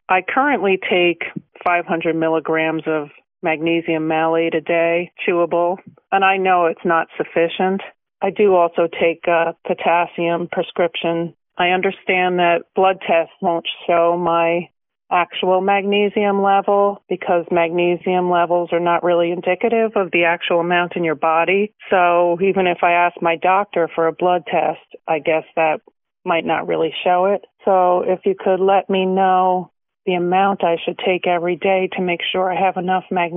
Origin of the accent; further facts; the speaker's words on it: Monroe, New York, United States; Hi, Dr. Hoffman. … I'm from Monroe, New York.